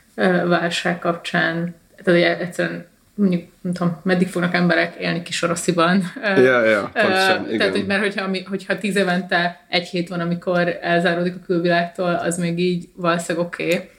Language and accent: Hungarian; Budapest, Hungary; végül is így budapestiként